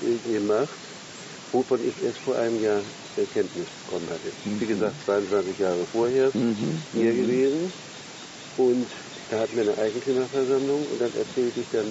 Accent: Berlin, Germany; Ich bin ja aus West-Berlin.

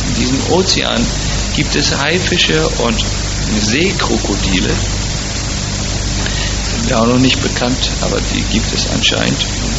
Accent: Fehmarn, Schleswig-Holstein, Germany; ich bin für 8 Jahre im Meer groß geworden, in der wunderschönen Ostsee, in Sylt-Fehmarn.

